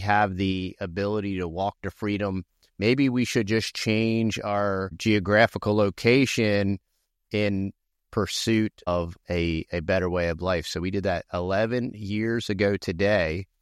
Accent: Northeast, United States; moved away as an adult; now in Texas, United States; I'm originally from the Northeast. We actually, today is our 11th Texas anniversary, where we fled the communist oppression of the Northeast coast for Texas

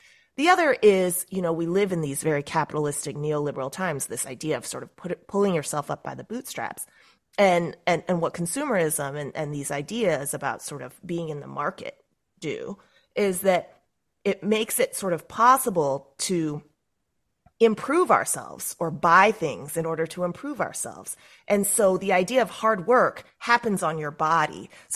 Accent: St. Louis, Missouri, United States; it wasn't exactly cool, you know, to be Asian growing up in St. Louis, just because there wasn't really anybody else like me.

